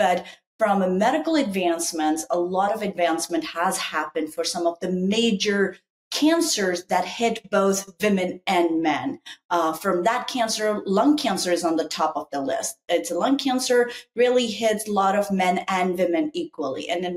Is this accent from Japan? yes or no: yes; Japan; also born or lived in India / Sydney, Australia; now in Columbus, United States; I was born in India. I was raised in Japan, did my grad school in Sydney, Australia.